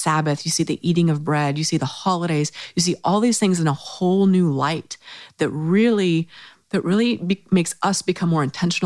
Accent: United States; Well, me being American tourist, I'm like, I know what I can do.

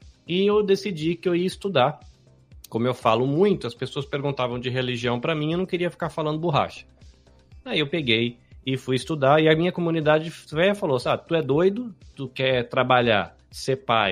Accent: São Paulo, Brazil; also born or lived in Salvador; os meus avós, meus pais são descendentes de espanhóis, mas aí eu cresci no interior de São Paulo, o que explica eu não ter sotaque nenhum.

